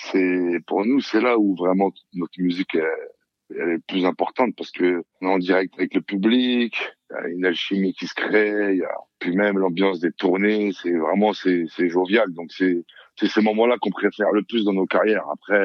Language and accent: French; France; born there; je suis né en France, je suis d'origine française, mais mes parents sont d'Algérie, donc j'ai aussi des origines algériennes.